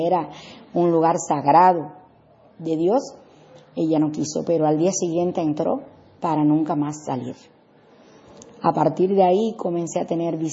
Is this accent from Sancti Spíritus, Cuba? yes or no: yes; Sancti Spíritus, Cuba; de mi ciudad natal, Santi Espíritu, en Cuba.